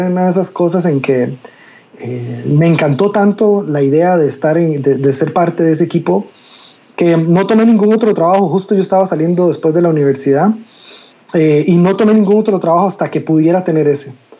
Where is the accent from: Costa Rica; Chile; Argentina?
Costa Rica; soy de Costa Rica.